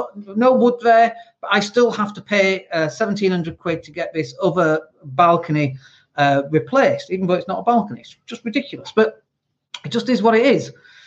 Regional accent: Leeds, Yorkshire and the Humber, United Kingdom; the location that I know the best is, of course, my hometown, which is Leeds, in case you wondered where this accent came from.

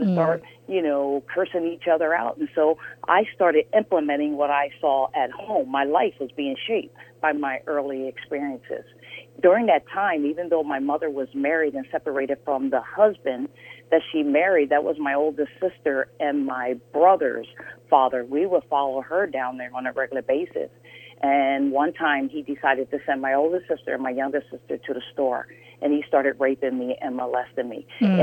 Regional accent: Norristown, Pennsylvania, United States; I was born and raised in Norristown, Pennsylvania. That's outside of Philadelphia.

